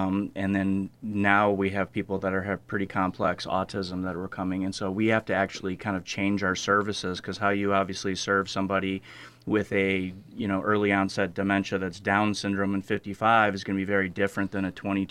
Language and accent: English; Elgin, Illinois, United States; I grew up locally in Elgin and went to Northern Illinois University